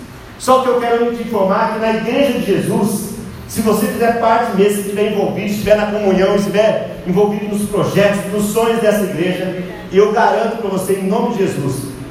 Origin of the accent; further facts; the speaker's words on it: Barueri, São Paulo, Brazil; Em Barueri, eu sou da cidade de Barueri